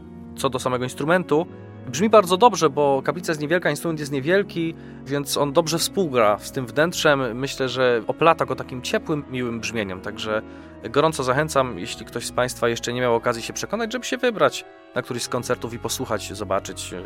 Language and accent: Polish; Kalisz, Greater Poland Voivodeship, Poland; z czego się oczywiście jako kaliszanin bardzo, bardzo cieszę.